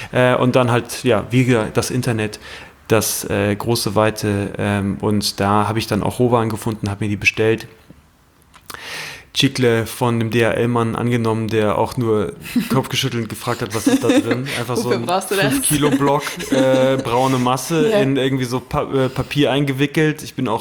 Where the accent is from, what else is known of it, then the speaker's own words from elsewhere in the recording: Germany; ich komme aus der Eifel, wunderschöne Gegend, sehr stark bewaldete Gegend